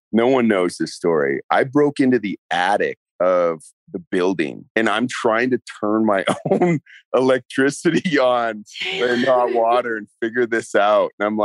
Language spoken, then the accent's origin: English; Canada; now in United States; And then I moved up to Spanish Harlem. And being Canadian, I had no social security number.